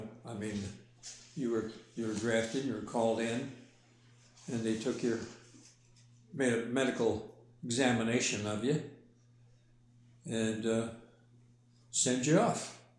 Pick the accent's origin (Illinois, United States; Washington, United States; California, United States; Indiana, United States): Indiana, United States; Gary; born there; I was born in Gary, Indiana, March 6th. 1924.